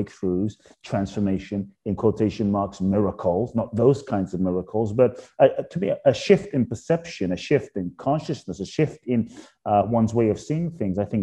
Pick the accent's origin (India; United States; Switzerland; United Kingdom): United Kingdom; London; also born or lived in Ghana; being born in Ghana, West Africa, father from Ghana, mother from Japan, growing up in London